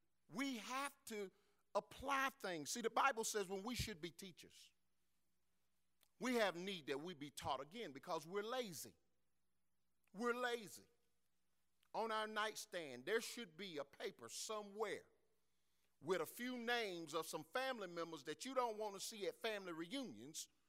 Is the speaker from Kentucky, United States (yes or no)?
no; LeGrand, North Carolina, United States; I'm from the country. I'm from LeGrand, North Carolina.